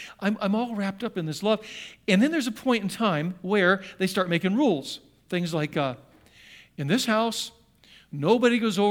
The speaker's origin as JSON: {"language": "English", "town": "Johnstown", "region": "Pennsylvania", "country": "United States", "tie": "born there", "said": "I was born in Johnstown, Pennsylvania."}